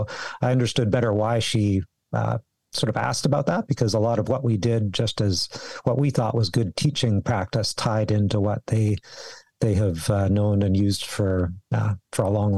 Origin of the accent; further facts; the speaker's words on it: Victoria, British Columbia, Canada; also born or lived in Calgary; now in Victoria, Canada; And then after 5 years, growing up in Victoria, I just could not take the Alberta winter. So it was either a heated garage or back to Victoria.